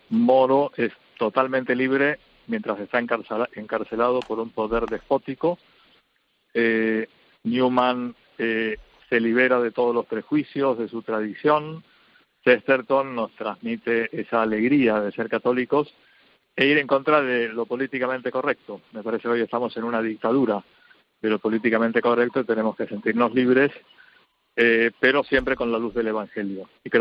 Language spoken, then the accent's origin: Spanish; Argentina; en España y en Argentina, mi país de origen, los católicos somos una minoría